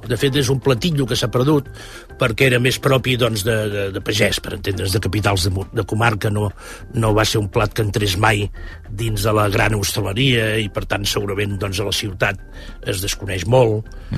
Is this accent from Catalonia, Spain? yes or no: yes; Catalonia, Spain; I com a catalans tenim un referent, diguem-ne, més enllà dels Pirineus, que és Occitània